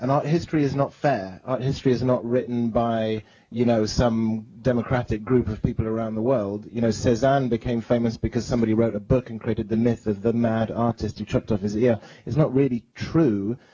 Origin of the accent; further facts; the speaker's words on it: United Kingdom; I mean, I'm British